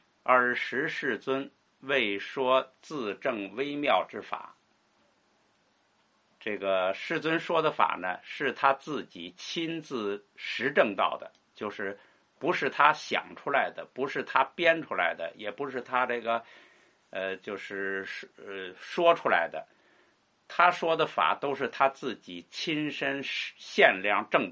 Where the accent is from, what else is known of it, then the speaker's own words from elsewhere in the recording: China; 我们中国人是喜欢以文字为本，哎，叫文。